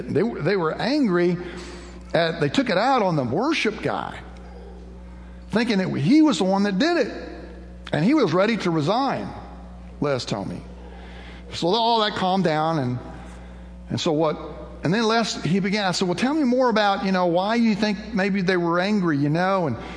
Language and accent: English; Texas, United States; And I'm from Texas, so he called me the redneck.